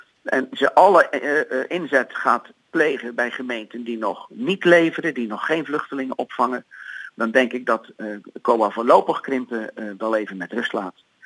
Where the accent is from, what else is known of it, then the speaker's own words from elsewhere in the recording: Barneveld, Gelderland, Netherlands; Sommige gemeenten, zoals in Barneveld, waar ik vandaan kom, daar is geen water.